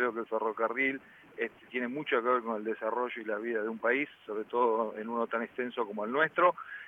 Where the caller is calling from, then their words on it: San Martín, Buenos Aires Province, Argentina; de San Martín.